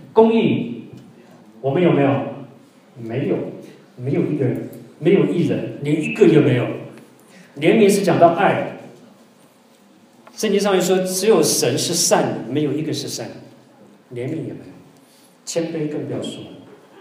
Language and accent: Chinese; Taiwan; 因为我们从小在台湾长大，我不晓得中国是怎么样。